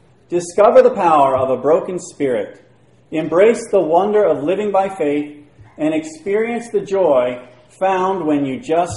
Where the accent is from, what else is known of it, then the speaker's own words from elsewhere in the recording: Wyoming, United States; I grew up in Wyoming, so this is the context for this story here. Very snowy place, mountains and all of that. I grew up there